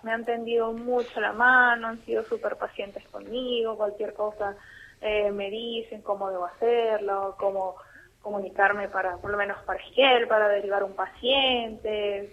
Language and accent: Spanish; Venezuela; moved away; algunos no saben que soy de Venezuela y me preguntan, ¿pero tú de dónde eres? Por la tonada. Algunos me dicen, ¿eres del norte? Y yo, no, de muy, muy norte, les digo, vengo de Venezuela.